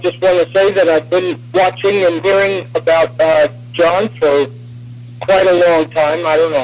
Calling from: Norman, Oklahoma, United States; from Norman, Oklahoma.

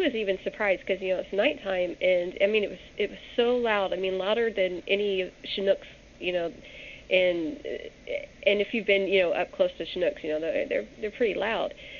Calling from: Oregon, United States; Hi, Kevin. Hi, Jerry. … I'm calling from Oregon.

